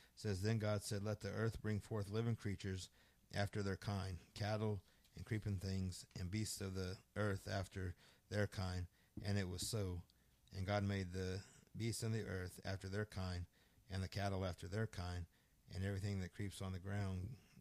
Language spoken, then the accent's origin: English; Elk City, Oklahoma, United States; And I said, well, I'm from Elk City.